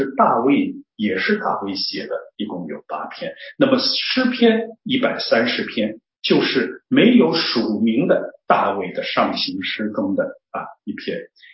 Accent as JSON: {"language": "Chinese", "region": "Shanghai", "country": "China", "said": "我是上海人，我们南方人在读这个重新得力和重新得力的时候，常常是含糊不清的啊"}